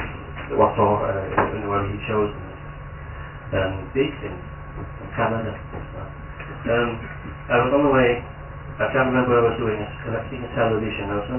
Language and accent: English; Anglesey, Wales, United Kingdom; I grew up on Anglesey in the kind of late 70s, mid 80s, and that. And it was very rural, you know, well-speaking.